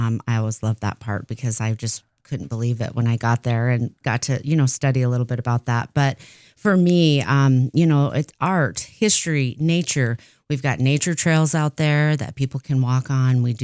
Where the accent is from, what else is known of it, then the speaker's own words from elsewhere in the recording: Big Horn, Wyoming, United States; And I was raised in Bighorn, Wyoming. So just down the street from the Brinton and going there as a child at the Bradford Britton Memorial is what it was called when I grew up.